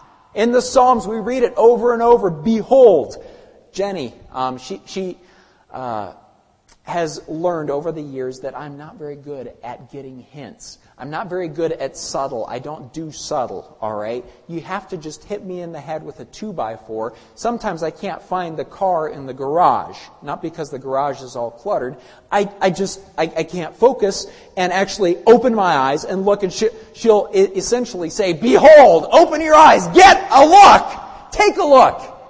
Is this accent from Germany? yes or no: yes; Germany; My family and I were living in Germany. I grew up in Germany as a missionary kid.